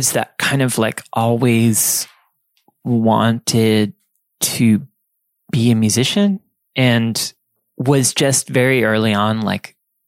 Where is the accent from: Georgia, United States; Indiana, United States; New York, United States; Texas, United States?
New York, United States; Sleepy Hollow; I grew up in Sleepy Hollow, New York. And it's like basically contiguous with this town called Tarrytown.